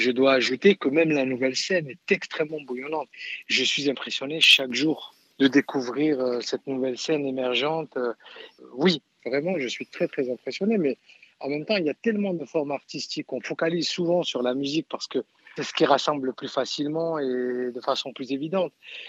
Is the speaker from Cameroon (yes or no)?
no; France; Moi, je vis, j'ai grandi en France